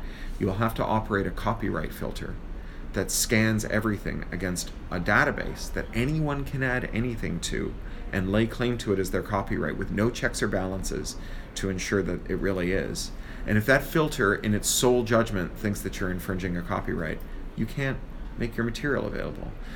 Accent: Toronto, Ontario, Canada; I grew up in Toronto, which like has a similar relationship to New York that Chicago has.

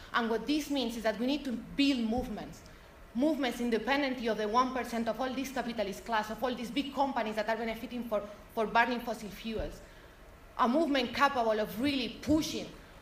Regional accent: Spain; I'm from Spain and I can tell you she's not a good woman at all.

